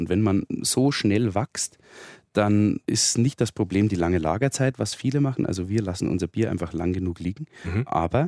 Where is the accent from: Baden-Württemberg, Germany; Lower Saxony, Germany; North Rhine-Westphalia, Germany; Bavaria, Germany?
Bavaria, Germany; Waakirchen; Also in meinem Heimatort Waakirchen gibt es den Getränkemarkt Rinne.